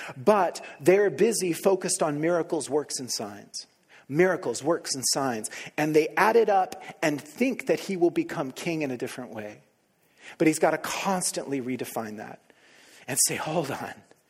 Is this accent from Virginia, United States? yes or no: no; Oklahoma, United States; Okay, so I grew up in Oklahoma.